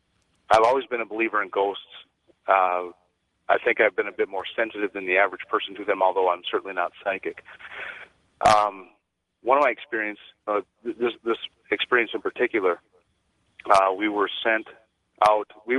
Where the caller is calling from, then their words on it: North Dakota, United States; I'm calling from North Dakota.